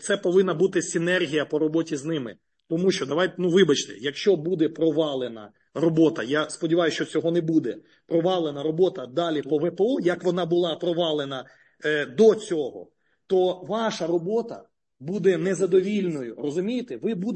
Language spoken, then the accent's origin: Ukrainian; Luhansk, Luhansk Oblast, Ukraine; Я з Луганська